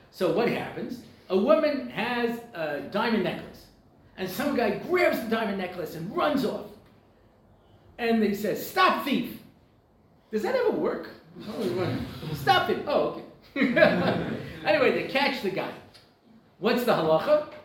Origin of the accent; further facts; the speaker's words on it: New York, United States; I grew up in Long Island in the 70s.